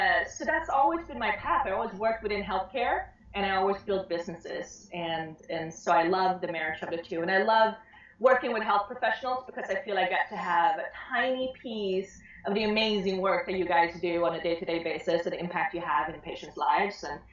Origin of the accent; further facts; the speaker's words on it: Sweden; also born or lived in Switzerland; And again, I grew up in Europe in between Sweden and Switzerland.